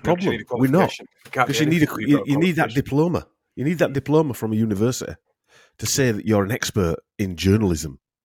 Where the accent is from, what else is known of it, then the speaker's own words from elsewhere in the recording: Yorkshire and the Humber, United Kingdom; accent: Yorkshire; If you remember, it's my Yorkshire accent